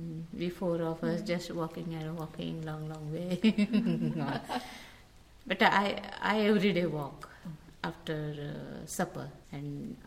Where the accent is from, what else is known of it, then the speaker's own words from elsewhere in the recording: Nagpur, Maharashtra, India; English is a second language; I'm from Nagpur. And the local situation is, I was the first Dhammacharini in Nagpur.